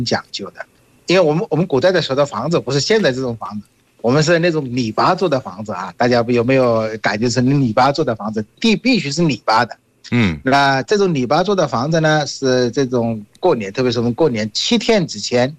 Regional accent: Bangladesh; Chinese is a second language; 我是来自于孟加拉国的

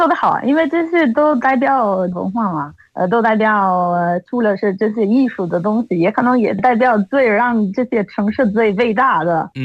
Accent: Italy; Chinese is a second language; 这次我也回去了意大利，然后我想买一些的佛罗伦萨特色的

